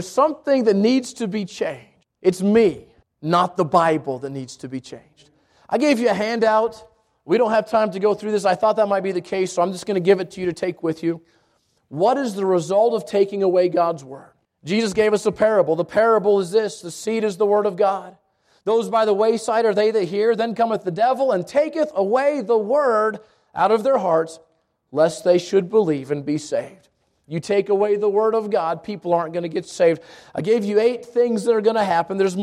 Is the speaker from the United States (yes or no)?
yes; Georgia, United States; Talking about Georgia. I'm from Georgia. I can relate.